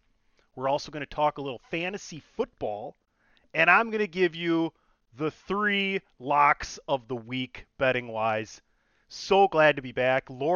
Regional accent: Milwaukee, Wisconsin, United States; I am born and raised in Milwaukee.

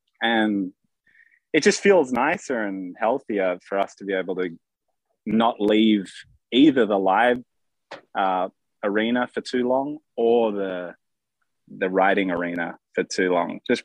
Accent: Sydney, New South Wales, Australia; Like, you know, in Australia, we grew up in Sydney.

